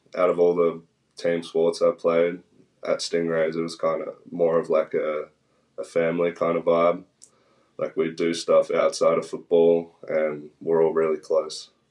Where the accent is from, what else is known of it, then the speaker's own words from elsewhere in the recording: Tweed Heads, New South Wales, Australia; also born or lived in Coolangatta; So I grew up in Coolangatta Tweed Heads. So my first house was in Coolangatta. And I only lived there till I was 2. And then I moved to the other side of the border, Tweed Heads. And I lived there my whole life up until about 2 months ago when I moved here.